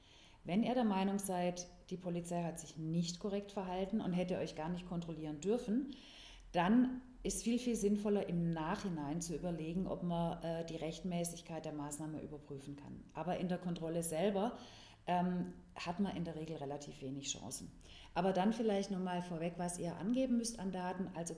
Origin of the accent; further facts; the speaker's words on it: Baden-Württemberg, Germany; accent: Swabian; Ihr könnt an meinem Dialekt hören, dass ich aus dem Schwäbischen komme, aber tatsächlich bin ich tätig in Lörrach und Freiburg, also im Südbadischen.